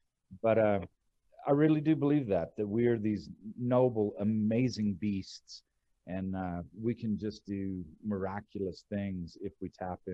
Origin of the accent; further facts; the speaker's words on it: Houston, Texas, United States; So I grew up in Houston, and you know, my family was a mudded family.